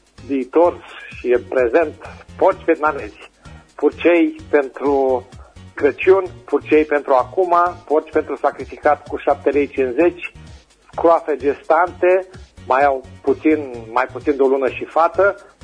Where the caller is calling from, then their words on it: Berzovia, Caraș-Severin, Romania; din Berzovia